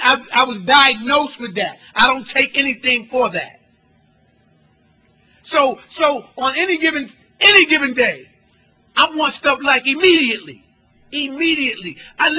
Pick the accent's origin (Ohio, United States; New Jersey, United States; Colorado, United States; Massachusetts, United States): New Jersey, United States; Newark; I'm one of five kids, born and raised in Newark.